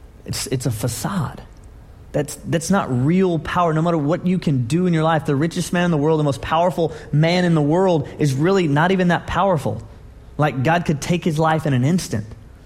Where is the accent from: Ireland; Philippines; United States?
United States; Dallas, Texas; Oh, where are you from? Oh, I'm from Dallas. Oh, great shopping.